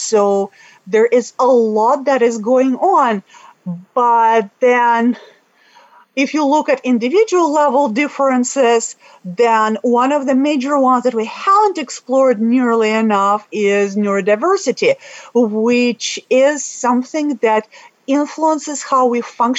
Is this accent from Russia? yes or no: yes; Moscow, Russia; I'm from Moscow